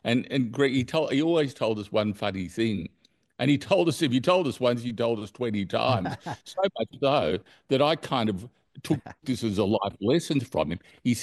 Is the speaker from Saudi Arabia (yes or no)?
no; Australia; firstly, I'm Australian, and you'd have to be blind, deaf or dumb not to know the impact that Anzac has on, and the hold that Anzac has on our nation.